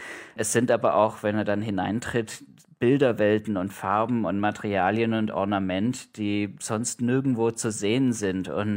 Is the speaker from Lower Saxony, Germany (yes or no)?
no; Ulm, Baden-Württemberg, Germany; Ich bin in Ulm aufgewachsen